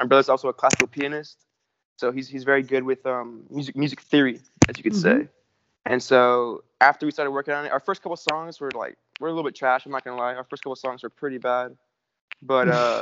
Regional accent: Florida, United States; also born or lived in Chicago, United States; me and my brother were both born in Chicago, but we moved to Florida. Well, I was 4 and my big brother was 8. So I mean, I consider myself a Florida boy.

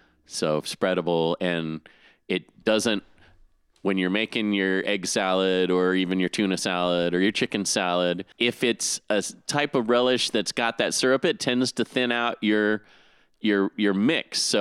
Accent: Wichita, Kansas, United States; when I was a kid growing up in Wichita, Kansas, smack dab in the middle of the country

